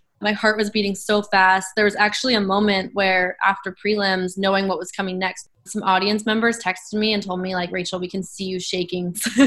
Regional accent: Utah, United States; I figured it would be a first for my home state in Utah

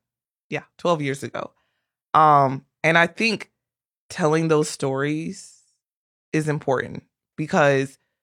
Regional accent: Ocala, Florida, United States; I told you guys I'm from Ocala and I graduated high school in 2004 and I've only been back home to visit. And then my family and I just moved back to Ocala this year

